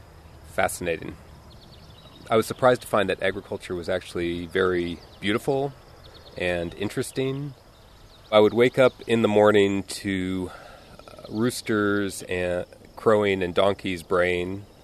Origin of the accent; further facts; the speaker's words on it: Stevens Point, Wisconsin, United States; now in Macomb, United States; from Macomb, Illinois. I grew up in Stevens Point, Wisconsin. I'm a suburban kid.